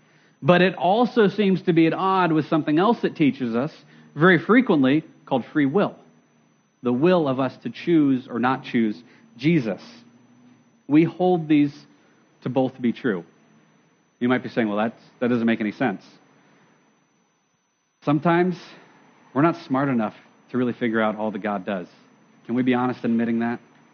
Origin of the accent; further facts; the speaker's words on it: United States; my destiny as an American, to control myself